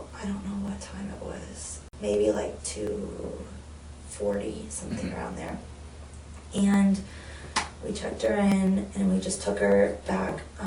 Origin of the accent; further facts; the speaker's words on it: St. Louis, Missouri, United States; I'm originally from St. Louis.